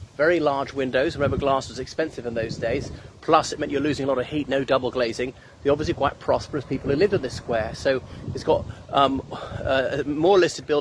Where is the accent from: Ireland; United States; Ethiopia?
Ireland; from Ireland. Here I am in Birkenhead.